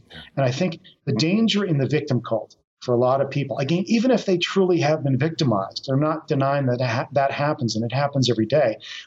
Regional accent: Kelowna, British Columbia, Canada; So I grew up near Kelowna.

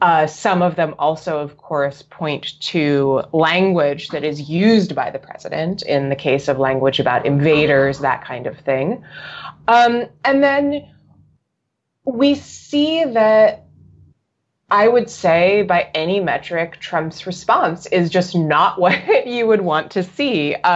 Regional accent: New Jersey, United States; Hurricane Sandy, for example, I'm from New Jersey, so we always talk about Sandy.

